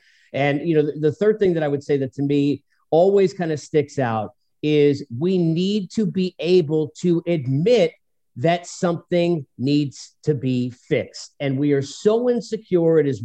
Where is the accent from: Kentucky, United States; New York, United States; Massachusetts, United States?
New York, United States; I'm a New Yorker with no patience still, even though I live in the South now for years.